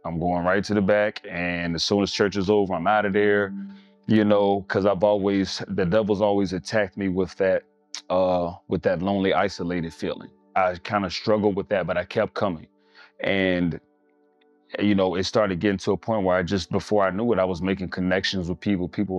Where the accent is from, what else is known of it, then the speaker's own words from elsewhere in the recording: Richmond, Virginia, United States; I'm from Richmond, Virginia. I was raised in a Christian home.